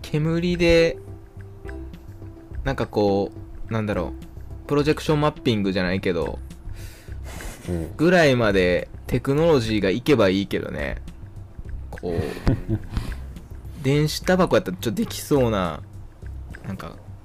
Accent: Nishinari, Osaka, Japan; 西成、私出身なんですけど

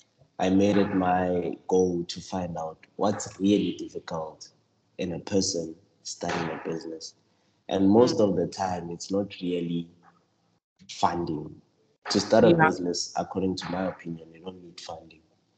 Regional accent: Limpopo, South Africa; I'm from Limpopo. And I'm doing my second year in geology this year at UWC.

